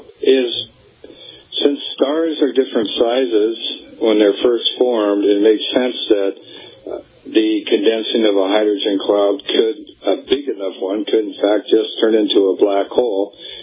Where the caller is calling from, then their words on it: Aberdeen, Washington, United States; I'm calling from Aberdeen, Washington, and listening to KXRO.